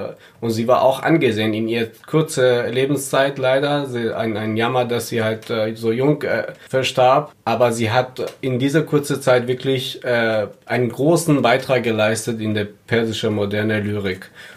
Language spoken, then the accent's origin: German; Iran; Also ich als Iraner lerne immer viele neue Sachen von dir.